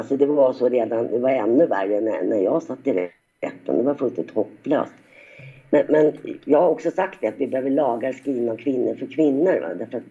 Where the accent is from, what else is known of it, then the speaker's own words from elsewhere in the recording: Northern Cyprus, Cyprus; När jag är hemma på norra Cypern så ser jag män ruska upp ungar i huvudet